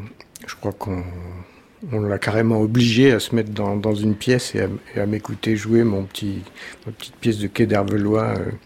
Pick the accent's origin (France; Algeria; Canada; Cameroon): France; Caen, Normandy; born there; je suis né à Caen en 1958.